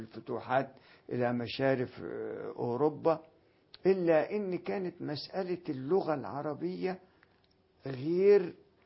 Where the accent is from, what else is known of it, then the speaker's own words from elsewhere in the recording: Faiyum Governorate, Egypt; أنا جئت من الفيوم إلى القاهرة للدراسة في الأزهر